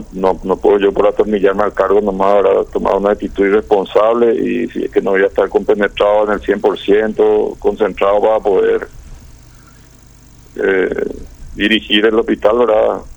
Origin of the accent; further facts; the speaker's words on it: Asunción, Paraguay; now in Encarnación, Paraguay; yo soy natural de Asunción, pero ahorita puede ser de corazón. Desde el 2000 que estoy por acá, ¿verdad?